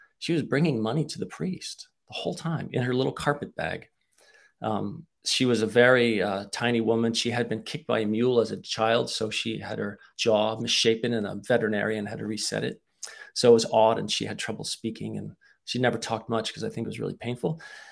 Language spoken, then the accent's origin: English; United States; I think I'm entirely American. I lived in Bratislava for a time as a Jesuit. I studied Slovak. I listened to Slovak my entire life.